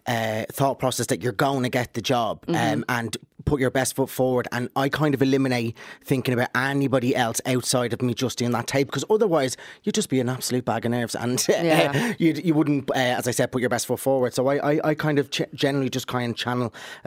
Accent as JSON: {"language": "English", "town": "Lucan", "region": "Leinster", "country": "Ireland", "said": "I'm from Lucan, yeah."}